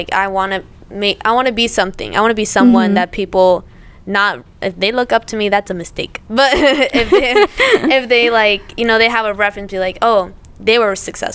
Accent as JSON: {"language": "English", "region": "Sinaloa", "country": "Mexico", "said": "I know that I come from one of the most dangerous parts of Mexico. I come from Sinaloa."}